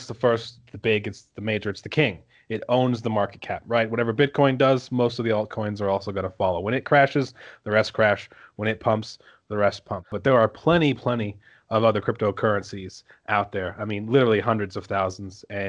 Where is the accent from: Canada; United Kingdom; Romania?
United Kingdom; England; also born or lived in Texas, United States; now in Colorado, United States; I was born in Texas, and then my mother divorced my father and moved to England, and I lived in England for a little over a decade before moving to Colorado.